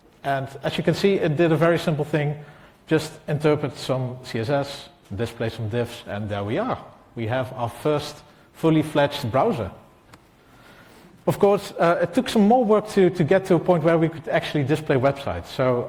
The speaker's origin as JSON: {"language": "English", "country": "Netherlands", "second_language": "English", "said": "I'm from the Netherlands."}